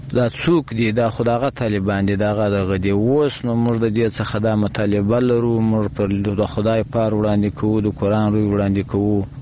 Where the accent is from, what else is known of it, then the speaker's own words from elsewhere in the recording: Afghanistan; موږ د نبی علیه السلام امتیان یو، موږ د افغانستان یو، موږ مسلمانان یو.